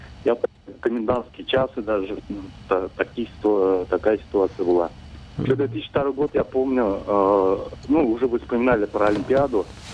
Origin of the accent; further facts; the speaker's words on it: Kazan, Tatarstan, Russia; я из Казани.